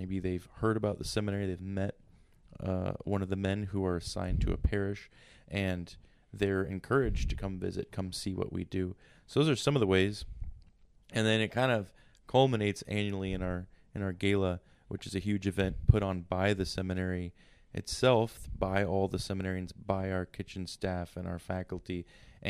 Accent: Pensacola, Florida, United States; I am from Pensacola, Florida, originally, and grew up there my whole life.

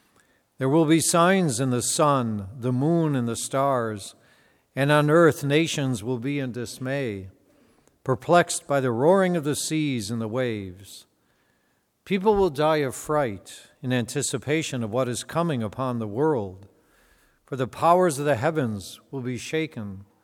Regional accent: Midwest, United States; now in Oregon, United States; Growing up in the Midwest, those of you who maybe grew up in the Midwest and migrated out here

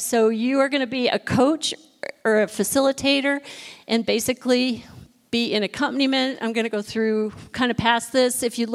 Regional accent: Midwest, United States; moved away; I moved here years ago from the Midwest. When I was growing up, you were either Catholic, Lutheran, or Jewish. That was it.

